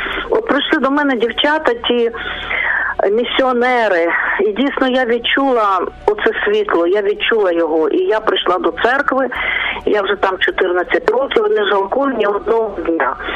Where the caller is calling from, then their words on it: Lviv Oblast, Ukraine; Я з Львівської області